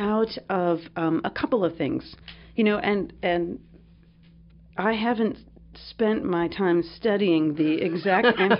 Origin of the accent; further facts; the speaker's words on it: United States; or not the idea of the clown can be abused in the same way that it has been in my own experience as an American.